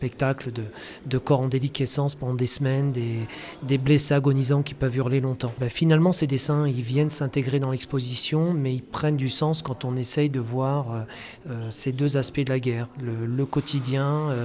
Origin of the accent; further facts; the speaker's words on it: Hauts-de-France, France; Donc moi, je suis originaire de la Somme. J'ai passé ma jeunesse à peu près 20 km des tranchées de la bataille de la Somme.